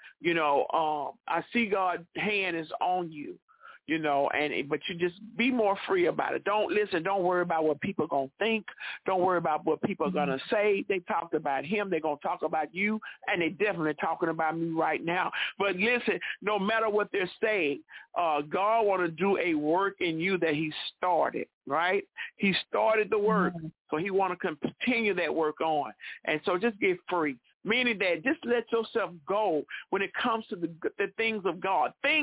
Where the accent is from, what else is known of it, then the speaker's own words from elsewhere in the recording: Mobile, Alabama, United States; Woo! My hometown. Come on here, Alabama.